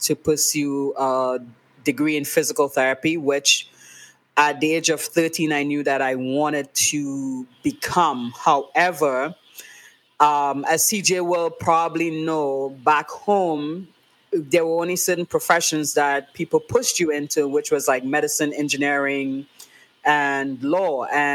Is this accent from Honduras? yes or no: no; Tobago, Trinidad & Tobago; So I am originally from Tobago, the smaller of the two islands of Trinidad and Tobago. I am the first of 3 girls. I grew up in the countryside, rural Tobago, in the village.